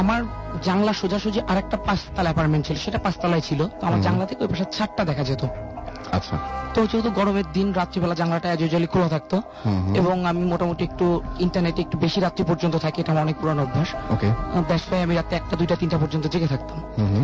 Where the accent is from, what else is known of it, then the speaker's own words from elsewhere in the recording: Dhaka, Dhaka Division, Bangladesh; আমি ধানমন্ডি 15 থেকে আসছি।